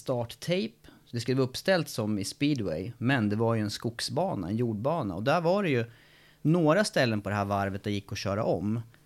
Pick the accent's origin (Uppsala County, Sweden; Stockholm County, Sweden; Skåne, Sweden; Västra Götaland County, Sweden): Stockholm County, Sweden; Stockholm; Jag föddes i Stockholm, Sabbatsbergs sjukhus. Min pappa från Stockholm, min mamma från Eskilstuna. Jobbade i Stockholm på den tiden. Uppväxt de inledande åren på Beckomberga.